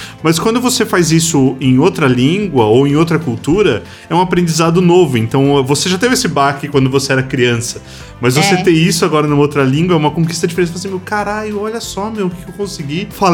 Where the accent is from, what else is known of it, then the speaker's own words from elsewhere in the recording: Brazil; eu sou brasileiro e tal.